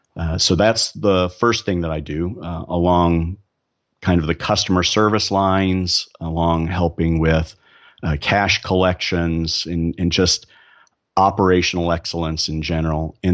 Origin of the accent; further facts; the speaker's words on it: Dallas, Texas, United States; I'm from Dallas, have married, have two boys